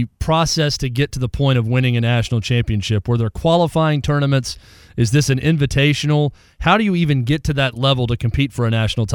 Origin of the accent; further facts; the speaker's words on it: Mount Juliet, Tennessee, United States; a good buddy of mine I grew up with in Mount Juliet